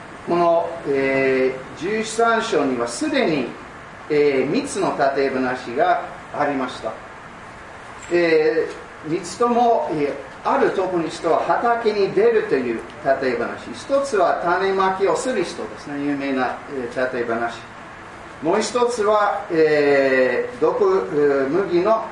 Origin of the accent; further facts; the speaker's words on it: United States; Japanese is a second language; moved away as an adult; now in Japan; イギリス、からではなく、 … 私はアメリカから来ました。イギリスからアメリカに渡って私は8代目です。そういうことでアメリカ人です。